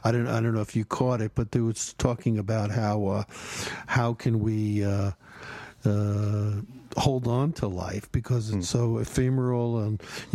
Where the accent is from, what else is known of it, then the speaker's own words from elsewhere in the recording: New Jersey, United States; I grew up in just outside of New York, in New Jersey.